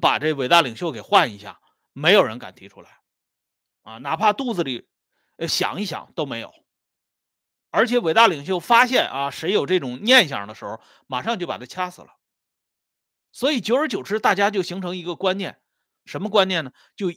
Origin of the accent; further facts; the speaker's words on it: China; 我们作为中国人，那眼下这种啊热血澎湃啊这种振奋的这种感觉